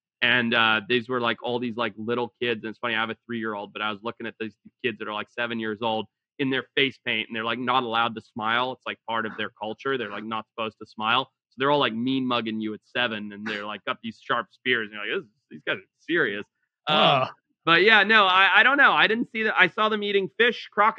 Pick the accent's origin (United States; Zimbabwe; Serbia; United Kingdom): Zimbabwe; Even growing up in Zimbabwe, so I had asthma as a kid